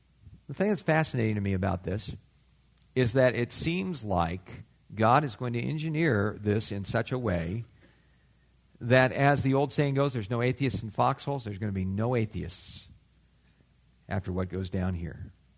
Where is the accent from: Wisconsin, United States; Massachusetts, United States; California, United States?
California, United States; again, this is where growing up in Southern California is somewhat of an advantage.